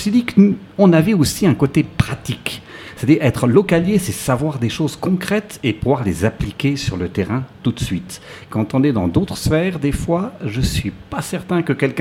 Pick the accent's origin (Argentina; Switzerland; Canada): Switzerland; Sierre, Valais; Je suis né à Sierre, monsieur, dans l'ancien hôpital. Et puis ensuite, bah, je suis originaire du Val d'Anniviers, d'un autre côté.